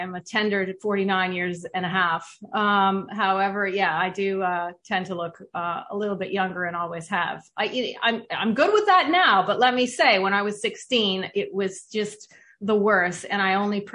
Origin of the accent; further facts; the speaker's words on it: Toronto, Ontario, Canada; I am from Canada, Toronto, Ontario-ish, just outside of Toronto. And, you know, I went to university here and I stayed in this city ever since.